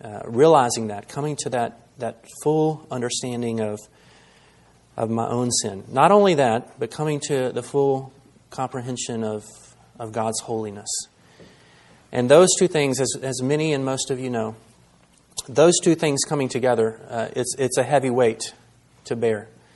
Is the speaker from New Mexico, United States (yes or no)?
no; Roanoke, Virginia, United States; We grew up in and around Roanoke, as most of you know